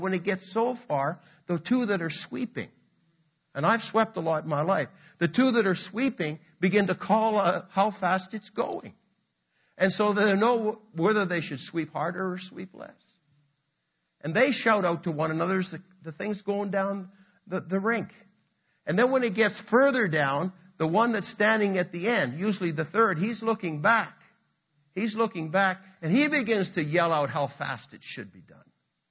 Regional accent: Saskatchewan, Canada; also born or lived in Sarnia, Ontario / Alberta; But seeing we're from Saskatchewan, I was actually born in Sarnia, Ontario, but I was raised in Alberta, Saskatchewan. And my wife does come from Saskatchewan, so we are from that, and we call ourselves Westerners because of it originally.

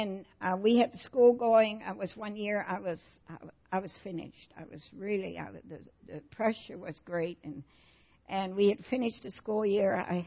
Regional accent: Netherlands; I grew up in Holland, went to school for grades 1 and 2, and went to Christian school and learned psalms, to sing psalms in Dutch.

